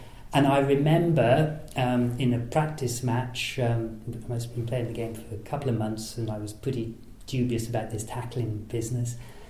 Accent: Lydney, South West England, United Kingdom; born there; I was born in Lydney, believe it or not. My family originates from Chepstow

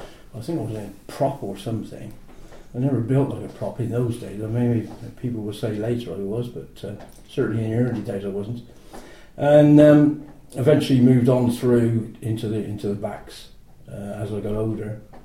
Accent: Rothesay, Scotland, United Kingdom; born there; I was born on the Isle of Bute, Rossi, the Isle of Bute, 1950. My mother was from the island, and all her side are Scottish descendants. And my father was actually from Gloucester

